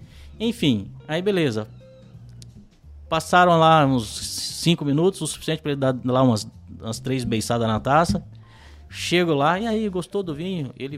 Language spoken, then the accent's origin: Portuguese; Minas Gerais, Brazil; era uma rede de restaurantes lá de Belo Horizonte, que eu sou mineiro.